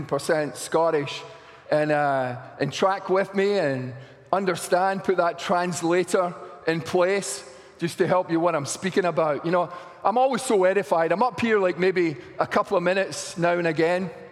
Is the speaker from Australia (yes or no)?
yes; Australia; if you disagree with anything I say tonight, then I'm from Australia.